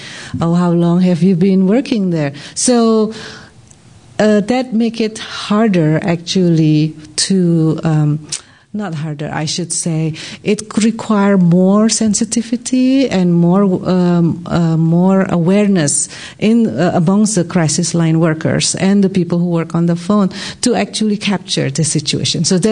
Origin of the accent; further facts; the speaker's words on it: Indonesia; I am originally from Indonesia, and I'm trying to reach out to Indonesian community.